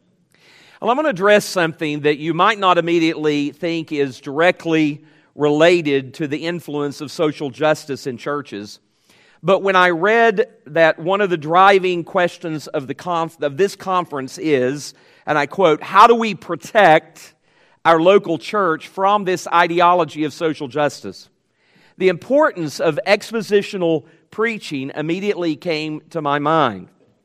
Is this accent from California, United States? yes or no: no; Tennessee, United States; I'm actually from Tennessee originally.